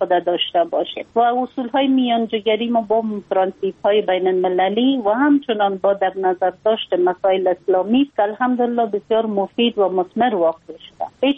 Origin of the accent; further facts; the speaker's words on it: Afghanistan; ما یک خانم مسلمان هستم، از افغانستان هستم